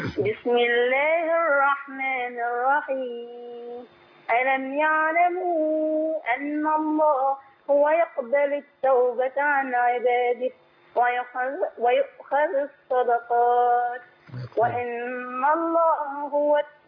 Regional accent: Egypt; بلدنا مصر

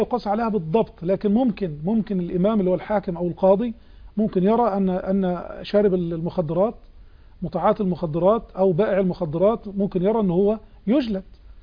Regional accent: Port Said, Port Said Governorate, Egypt; شوربه بيسموها شوربه عندنا في بورسعيد مشهوره البكلاويز

